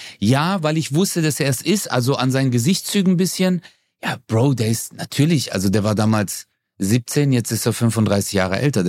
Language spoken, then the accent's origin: German; Zazenhausen, Baden-Württemberg, Germany; Ja, weil ich bin dort geboren und aufgewachsen in Zatzenhausen.